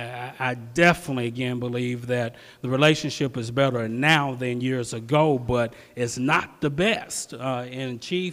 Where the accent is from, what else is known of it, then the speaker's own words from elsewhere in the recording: Oklahoma City, Oklahoma, United States; I grew up in Northeast Oklahoma City, still live in Northeast Oklahoma City.